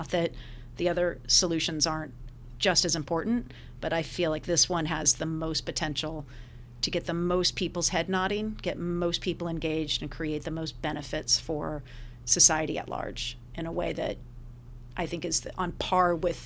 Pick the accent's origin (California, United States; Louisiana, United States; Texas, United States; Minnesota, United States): California, United States; And then I decided I wanted to come back to my home state of California after winning that campaign.